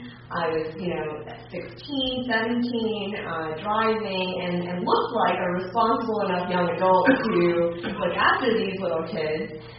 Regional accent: New Jersey, United States; Growing up in New Jersey does not look like a change in becoming an alcoholic, no matter how much that show wants to portray us to be.

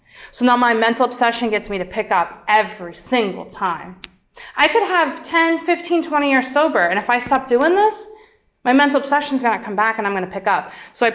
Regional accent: Bloomsburg, Pennsylvania, United States; I thought I drank because I'm from Bloomsburg

